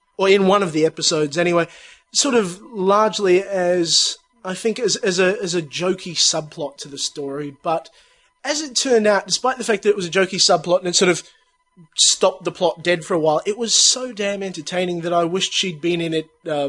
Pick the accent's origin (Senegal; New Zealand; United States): New Zealand; Do you mind? I'm a New Zealander.